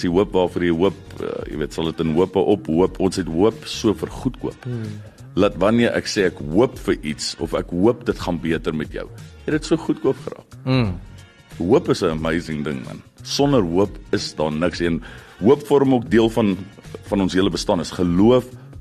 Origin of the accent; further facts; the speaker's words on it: Pretoria North, Gauteng, South Africa; also born or lived in Moot; ek kom van, of ek is gebore in die Moot, en toe trek ek Pretoria Noord toe as een jong seun, en ek sê in Pretoria Noord het jou ouwens nie voorig om jou groot te maak, want jou pelle maak jou groot